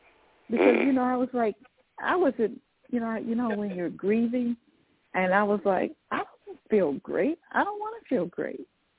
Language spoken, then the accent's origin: English; California, United States; Well, I was raised in the Nation of Islam. My father was a Nation of Islam minister, and we lived in California.